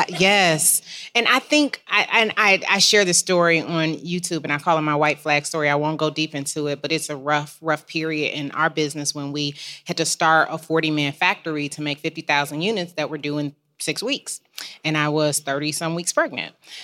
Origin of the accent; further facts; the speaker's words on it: Midwest, United States; hey, I'm from the Midwest. We get the job done. We keep our heads down. We're quiet and we smile.